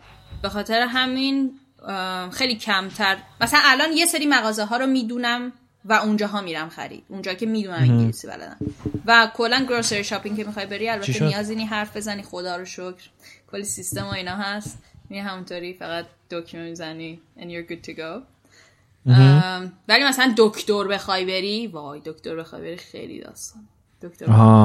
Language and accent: Persian; Iran; now in Poland; من از ایرانم،